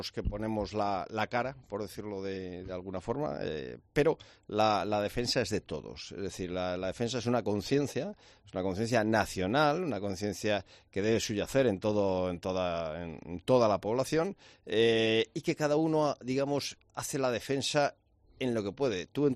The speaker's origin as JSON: {"language": "Spanish", "country": "Spain", "said": "Yo estoy dispuesto a defender a mi país, a defender a España, porque es mi lugar, es mi tierra"}